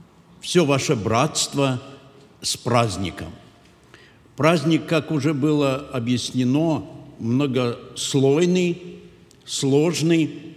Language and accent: Russian; Germany; Russian is a second language; я из Германии, и я братский меннонит.